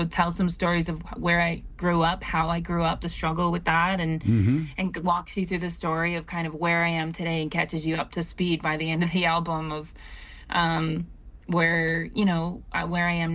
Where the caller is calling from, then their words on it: Edmonton, Alberta, Canada; I am currently from Edmonton, Alberta.